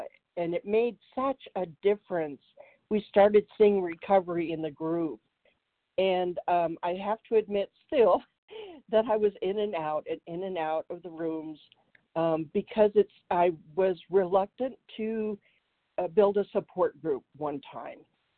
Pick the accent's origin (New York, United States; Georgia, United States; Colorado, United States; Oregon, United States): Colorado, United States; I am from Colorado